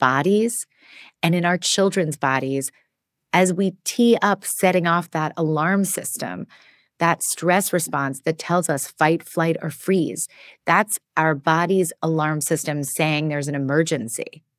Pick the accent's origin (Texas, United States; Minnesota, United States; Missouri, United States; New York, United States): New York, United States; New York City; now in Los Angeles, United States; but since I'm a New Yorker, this made a lot of sense to me. When I moved to Los Angeles from New York City